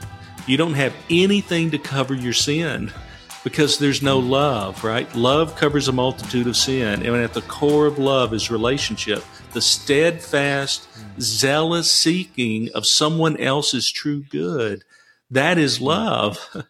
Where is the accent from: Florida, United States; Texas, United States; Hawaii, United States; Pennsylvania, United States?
Texas, United States; China Spring; Well, I was born in Waco, Texas, 65, so I'll tell my age here. I'm a young man, in my mind's eye anyway. And I grew up in a little town called China Spring.